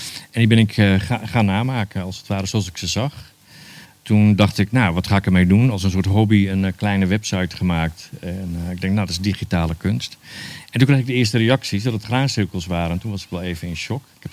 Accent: Drenthe, Netherlands; Ik kom van oorsprong uit Drenthe.

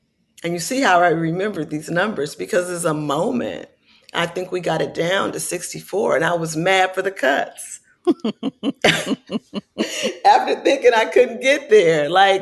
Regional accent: Oakland, California, United States; There's a piece about … from my hometown.

